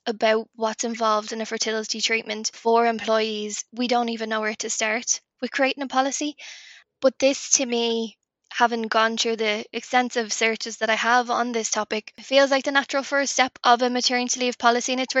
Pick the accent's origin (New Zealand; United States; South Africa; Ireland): Ireland; And I think as Irish people, we never pry.